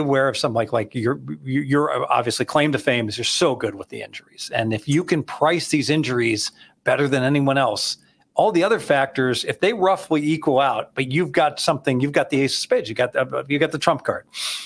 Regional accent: Dayton, Ohio, United States; growing up in Ohio, Dayton, Ohio

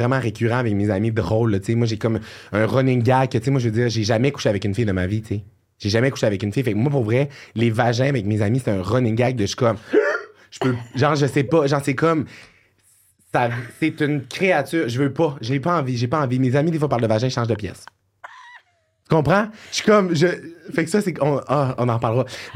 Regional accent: Quebec, Canada; moi, je viens du Saguenay

